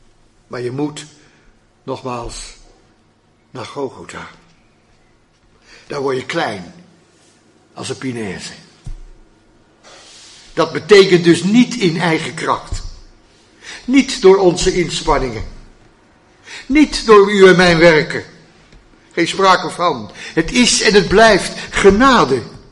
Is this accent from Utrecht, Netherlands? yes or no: no; Hilversum, North Holland, Netherlands; Toen ik 18 jaar was, opgegroeid in Hilversum, ging ik voor het eerst daar naar